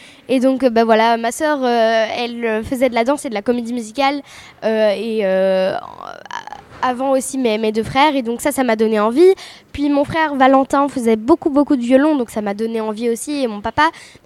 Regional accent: Zaventem, Flanders, Belgium; Alors moi je viens de Belgique, donc à 10 km à peu près de Bruxelles

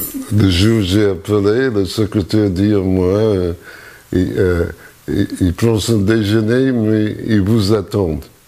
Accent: Philadelphia, Pennsylvania, United States; French is a second language; parce que je viens de Philadelphie, il était bien connu à Philly

